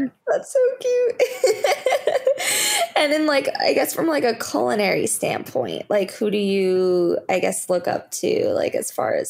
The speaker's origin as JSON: {"language": "English", "region": "Florida", "country": "United States", "tie": "born or raised there", "said": "I grew up in Florida, so I know all about Publix and everything you're describing."}